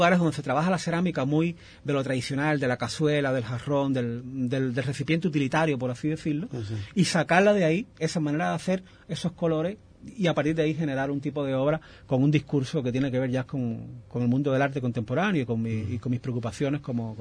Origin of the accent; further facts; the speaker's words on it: Camagüey, Cuba; born there; Camagüey, una ciudad que es como en la provincia más grande de Cuba, que es en el centro de la isla, y que fue donde yo nací.